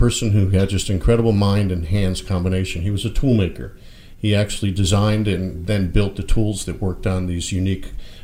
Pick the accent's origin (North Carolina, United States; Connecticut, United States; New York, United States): Connecticut, United States; Torrington; I grew up in a small mill town called Torrington, Connecticut, northwestern Connecticut in the Berkshire Hills.